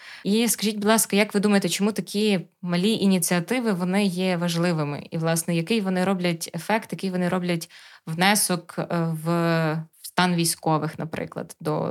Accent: Chervonohrad, Lviv Oblast, Ukraine; і я з Червонограда.

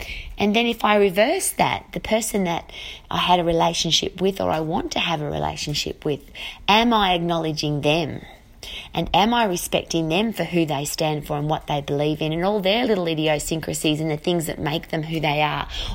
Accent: Australia; now in New Zealand; as an Australian who lives in New Zealand

